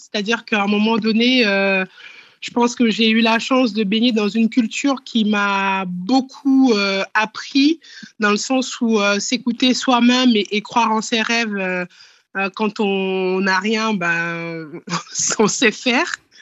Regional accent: Benin; je pense à l'Afrique, à ce vivier chez moi au Bénin

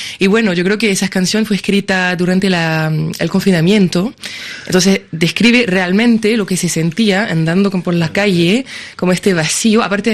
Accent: Brittany, France; Spanish is a second language; No soy de Bretaña.

